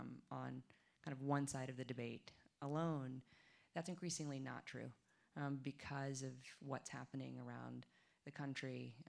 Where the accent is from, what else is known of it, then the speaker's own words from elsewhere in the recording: Arkansas, United States; it's a reaction from growing up in Arkansas.